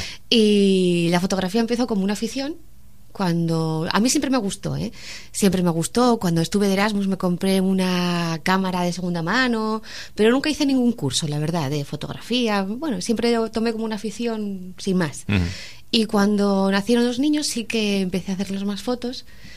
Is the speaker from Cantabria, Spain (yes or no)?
yes; Laredo, Cantabria, Spain; moved away as an adult; now in Asturias, Spain; Vivo fuera desde que empecé a estudiar en la universidad, pero sí, sí, soy de Laredo, toda mi familia es de Laredo